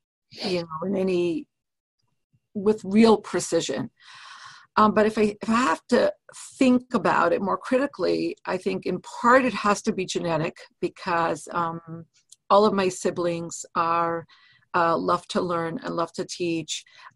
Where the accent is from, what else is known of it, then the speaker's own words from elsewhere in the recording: Crown Heights, New York, United States; And I grew up on Lefferts Avenue, which at the time was the West Bank of Crown Heights. It was literally the last block where there were any Jews living. Now it's kind of like center of Crown Heights.